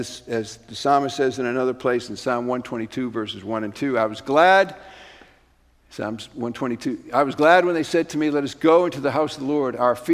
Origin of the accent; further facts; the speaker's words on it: Massachusetts, United States; I'm from Massachusetts